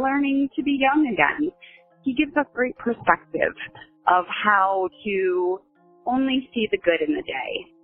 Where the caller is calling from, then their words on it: Michigan, United States; I am calling from Michigan, outside of Detroit.